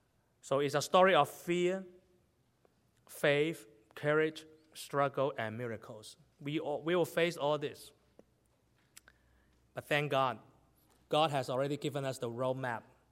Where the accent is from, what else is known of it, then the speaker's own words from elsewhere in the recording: Canada; I'm a pastor from Canada. Vancouver is where I'm living.